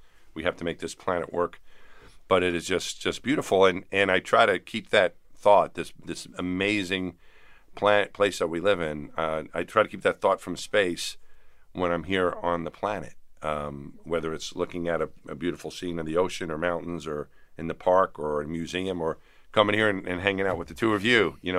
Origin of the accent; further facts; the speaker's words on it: Franklin Square, New York, United States; You know, we're both from Franklin Square. And I'll always be a kid from Franklin Square and a New Yorker and an American.